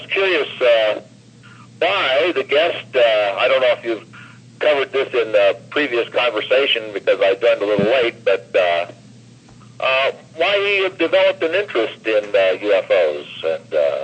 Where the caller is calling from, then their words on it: Albuquerque, New Mexico, United States; in Albuquerque.